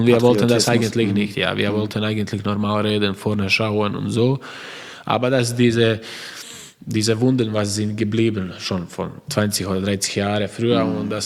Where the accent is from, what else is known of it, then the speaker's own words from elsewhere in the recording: Croatia; German is a second language; Und zum Beispiel ich sage, ich bin stolz, weil ich bin Kroate.